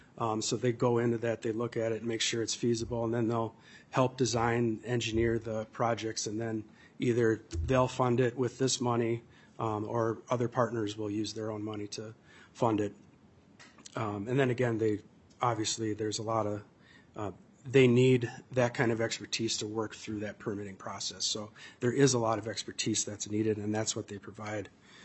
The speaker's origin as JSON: {"language": "English", "town": "Chanhassen", "region": "Minnesota", "country": "United States", "said": "I'm from Chanhassen, so I've seen the property"}